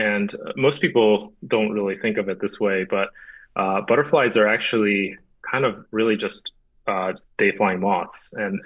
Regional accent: Japan; So I grew up in Japan. When I was a little kid, I used to collect insects

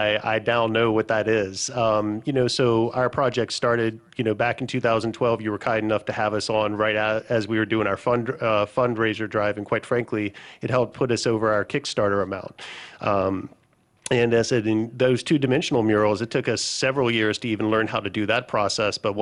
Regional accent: Louisiana, United States; also born or lived in Los Angeles; in Louisiana from working in the entertainment business for the last 15 years, and I'm from here, but I moved back from Los Angeles.

